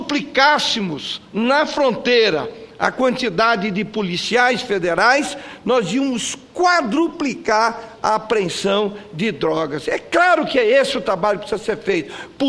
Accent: Mato Grosso do Sul, Brazil; eu sou do estado do Mato Grosso do Sul, que tem fronteira seca com o Paraguai e com a Bolívia.

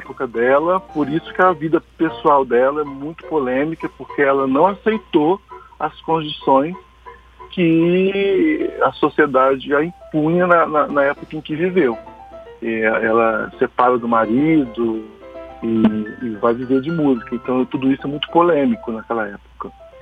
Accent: São Paulo, Brazil; born there; Sim, eu nasci em São Paulo, iniciei minha formação musical também lá em São Paulo.

